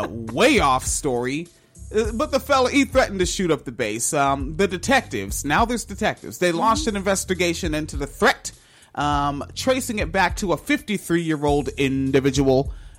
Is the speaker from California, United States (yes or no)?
no; Washington, United States; Folks, I'm from Washington State. All right, but yeah, I don't know that area. I'm a Pierce County guy.